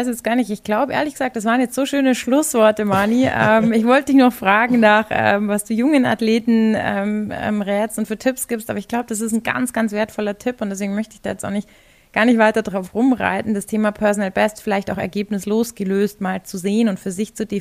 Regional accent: Bavaria, Germany; so sagt man eh bei uns in Bayern

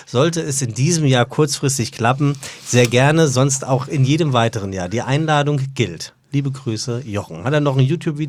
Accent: Frankfurt, Hesse, Germany; Also als Frankfurter ist Eier im Glas, kennt der Frankfurter.

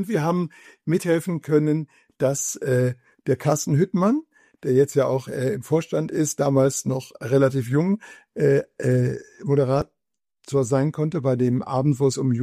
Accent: Germany; Und dann mussten wir uns als Deutsche, als 120 oder wie viel wir da waren, gemeinsam aussetzen

